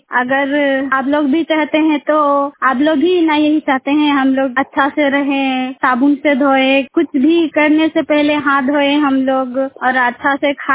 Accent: India; और मैं एक सुरसू प्रखंड की रहने वाली हूँ, लोठे बस्ती।

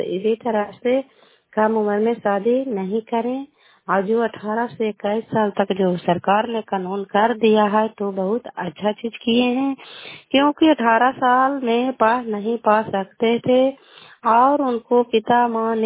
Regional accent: Kalyanpur, Bihar, India; घर कल्याणपुर वाली बेलसी पंचायत प्रखंड चंद जिला नालंदा का निवासी हूँ।

